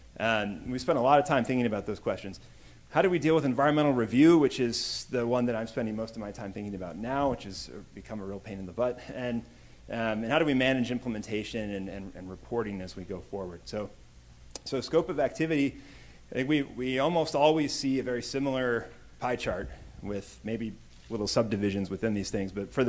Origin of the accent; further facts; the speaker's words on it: Oakland, California, United States; I'm from Oakland, and this is Oakland. We're right across the bay from San Francisco.